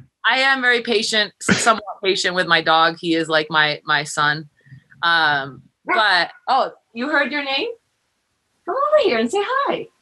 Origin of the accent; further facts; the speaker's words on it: Los Angeles, California, United States; I'm not from Minnesota. I'm from LA.